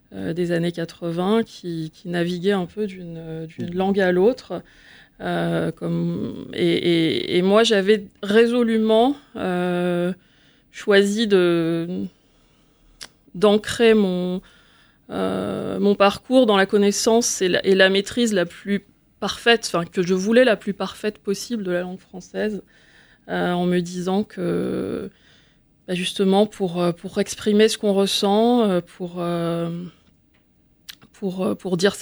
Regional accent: Tunisia; moved away as an adult; now in France; cette société où je suis née en Tunisie, parfois en vivant plus comme une Française que comme une Tunisienne, donc beaucoup de paradoxes dès la plus tendre enfance, et puis ensuite l'arrivée en France à 22 ans

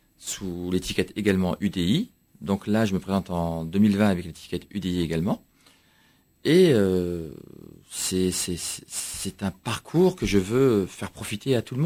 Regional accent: Saint-Denis, Île-de-France, France; Oui, je suis né à Saint-Denis. Je suis né il y a... 47 ans, j'ai fait toutes mes études là-bas, tout mon sport, j'ai jamais quitté Saint-Denis, sauf quand je voyageais.

